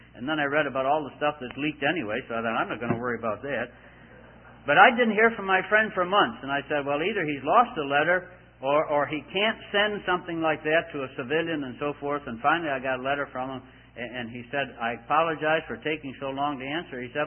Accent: Scotland, United Kingdom; I'm a Scotsman, and I like to get everything I possibly can.

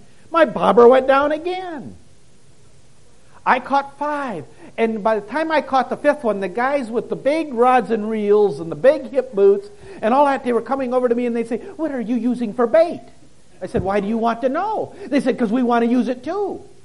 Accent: Iowa, United States; Up our way, I come from Iowa, and our lakes are shallow, and our lakes have minnows if they're not killed by the fertilizer.

